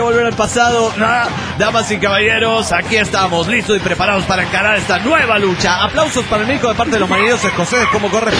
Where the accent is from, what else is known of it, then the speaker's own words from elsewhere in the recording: San Ignacio, Misiones, Paraguay; Hola amigos … de San Ignacio del Paraguay, en Paraguay otra vez.